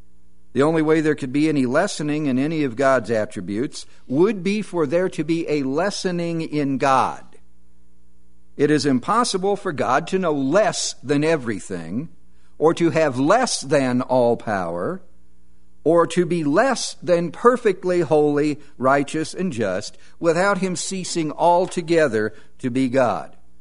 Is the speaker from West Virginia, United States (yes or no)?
no; California, United States; I grew up in the Mojave Desert, I know chollas very well.